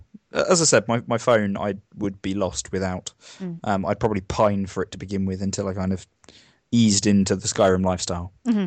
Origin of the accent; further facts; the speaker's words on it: United Kingdom; I'm very adaptable, so I'm not a Brit that needs to take tea bags everywhere.